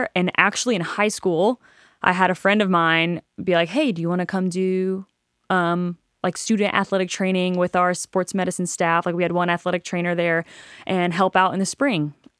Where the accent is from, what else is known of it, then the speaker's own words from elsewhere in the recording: Hickory, North Carolina, United States; I grew up in Hickory, North Carolina, so I played soccer my whole life. Went to a small university there called Wingate University